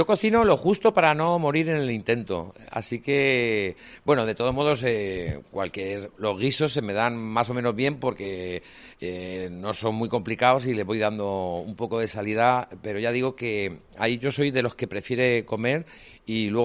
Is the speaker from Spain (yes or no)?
yes; Novelda, Valencian Community, Spain; also born or lived in Alicante; De Novelda, porque yo nací en Novelda. Bueno, nací en el hospital de Alicante, pero he pasado parte de mi infancia en Novelda.